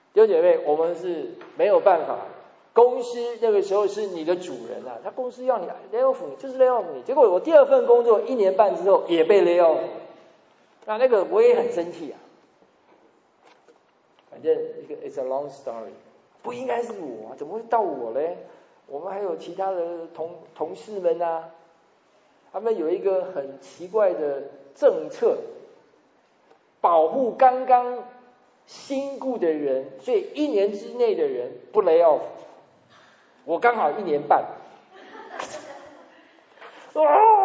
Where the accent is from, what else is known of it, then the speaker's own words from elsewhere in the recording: Taiwan; 我们台湾话叫大碎声啊，就是大小声啊